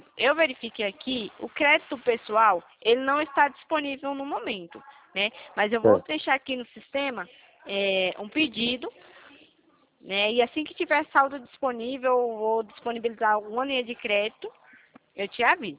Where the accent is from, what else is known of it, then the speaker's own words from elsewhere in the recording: Itatiba, São Paulo, Brazil; Eu sou de Itatiba. Itatiba, São Paulo.